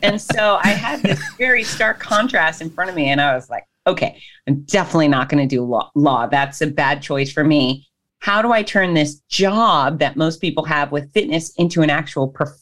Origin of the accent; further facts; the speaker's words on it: Hollywood, Florida, United States; born there; So, I was born in Hollywood, Florida, the very southern, one of the most southern points of the United States. Hot, sticky, sunny.